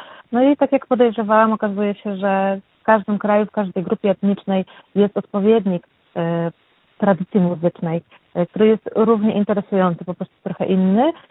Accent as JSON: {"language": "Polish", "region": "Pomeranian Voivodeship", "country": "Poland", "tie": "born or raised there", "said": "wychowałam się na Kaszubach właśnie, a Kaszuby mocno utożsamiają się ze swoją kulturą i tradycją, także z muzyką kaszubską."}